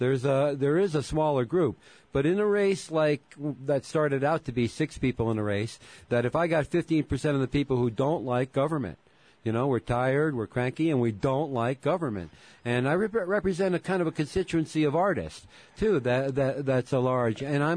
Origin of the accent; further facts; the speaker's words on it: Milford, Connecticut, United States; now in Santa Fe, United States; Right, but I ran in my hometown of Milford, Connecticut for mayor.